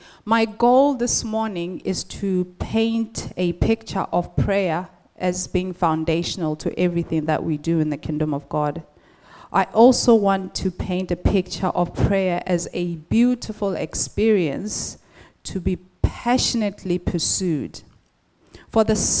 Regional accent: Botswana; So I'm originally from Botswana.

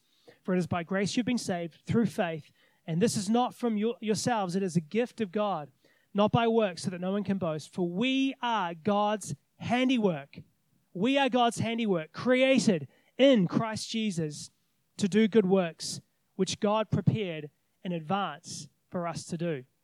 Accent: New Zealand; now in Australia; I know, as I said, it's all AFL over here, but I'm a Kiwi boy, and so rugby union is like instilled.

